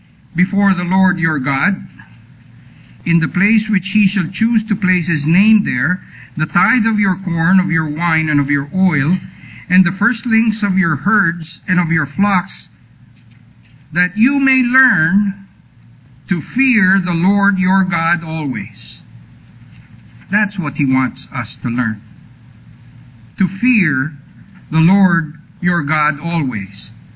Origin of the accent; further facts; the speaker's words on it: Texas, United States; accent: Texas; be glad that I still have not lost my Texas accent.